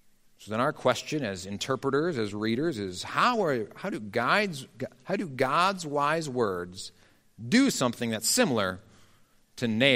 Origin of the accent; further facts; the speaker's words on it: Batavia, Illinois, United States; Growing up in Batavia, Illinois, the Windmill City, in case you were wondering